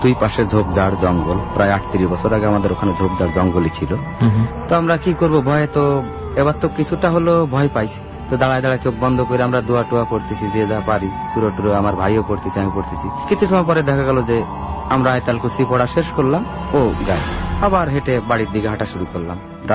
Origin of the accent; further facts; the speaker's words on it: Khulna, Khulna Division, Bangladesh; born there; আমার জন্মস্থান খুলনা